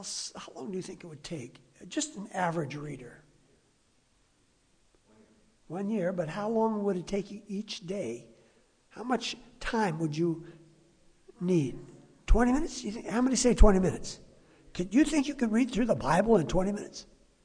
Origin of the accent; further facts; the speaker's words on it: California, United States; I'm from California. We're kind of slow. Just ask the people in Oregon.